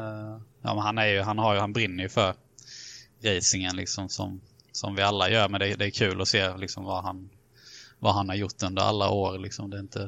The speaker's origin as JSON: {"language": "Swedish", "region": "Småland", "country": "Sweden", "said": "Vi är ju båda från Småland och jag kommer inte ens ihåg hur vi lärde känna varandra."}